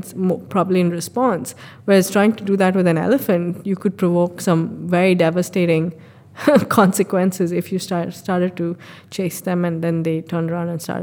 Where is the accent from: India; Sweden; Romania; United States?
India; So as an Indian, I can't imagine aspiring to a 15% or a 30% for nature.